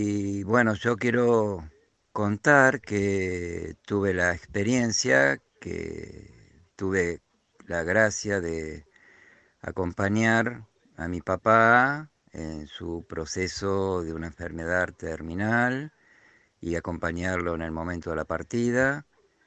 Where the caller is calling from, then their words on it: Merlo, San Luis, Argentina; de Merlo San Luis.